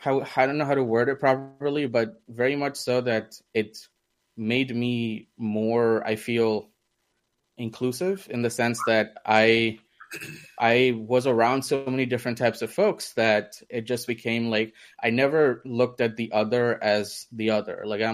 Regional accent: India; first language Hindi; English is a second language; now in United Kingdom; I was born in India. So like learning in the sense like that was my mother tongue, right? So Hindi in our house, even though our family is Maharashtrian, we spoke Hindi mostly. So that's kind of, I grew up on Hindi and then we moved to the UK

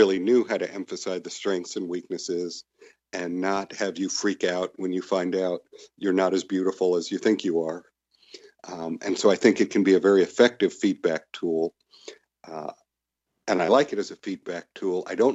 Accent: New York, United States; I'm originally from New York, so that's not how I was raised.

